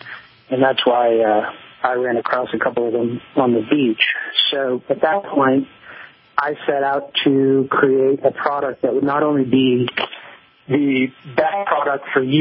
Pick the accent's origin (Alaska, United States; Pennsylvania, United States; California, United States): California, United States; I grew up in Northern California, in just north of San Francisco, and was always in the outdoors